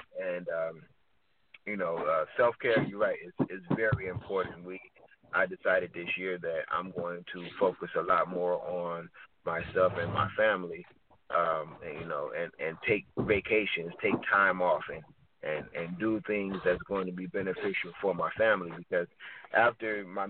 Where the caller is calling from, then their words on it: Detroit, Michigan, United States; I'm calling in from Detroit.